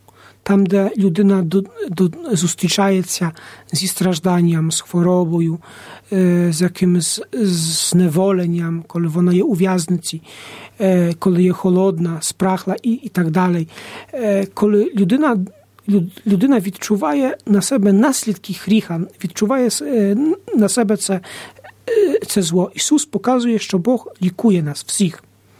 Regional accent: Poland; now in Ukraine; я сам родом з Польщі, з парафії, де є санктуарій матері Божого милосердя.

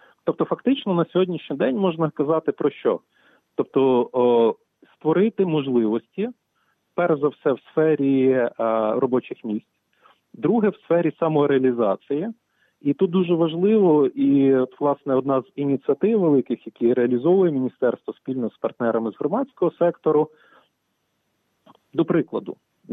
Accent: Uzhhorod, Zakarpattia Oblast, Ukraine; born there; я сам народився в Ужгороді, в Закарпатті.

